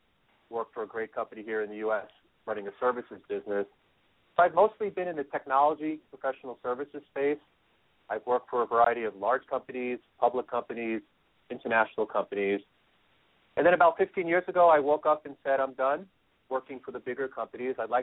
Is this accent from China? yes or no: no; New York, United States; because I am originally from New York, and I thought you were going to congratulate me for having Brandon Marshall.